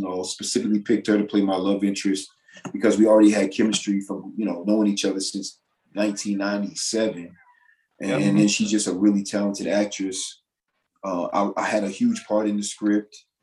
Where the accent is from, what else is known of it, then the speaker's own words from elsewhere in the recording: Virginia, United States; because I'm not from Memphis. I mean, Virginia, we have a specific accent, but that's a very specific accent.